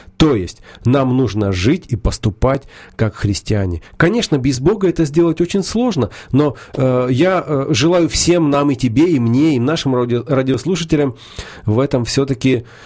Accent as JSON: {"language": "Russian", "country": "Ukraine", "said": "я лично очень горжусь, что я украинец."}